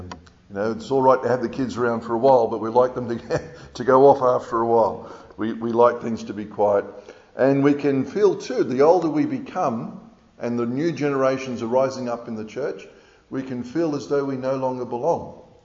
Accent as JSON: {"language": "English", "town": "Sydney", "region": "New South Wales", "country": "Australia", "tie": "born or raised there", "said": "when I grew up in Sydney, it was required."}